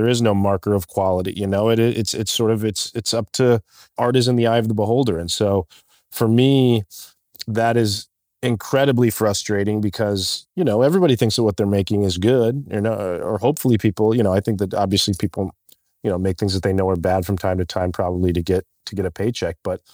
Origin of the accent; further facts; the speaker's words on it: Tucson, Arizona, United States; I'm from Tucson, Arizona, and my dad's a lawyer and my mother was an educator.